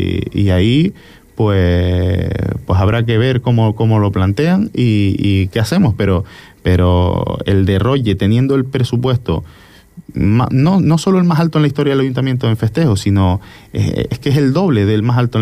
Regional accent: El Cotillo, Canary Islands, Spain; yo siempre pongo el mismo ejemplo, que yo soy del Cotillo

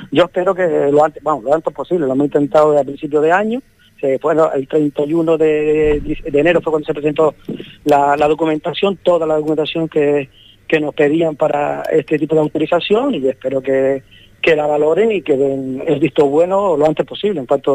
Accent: Canary Islands, Spain; yo soy majorero

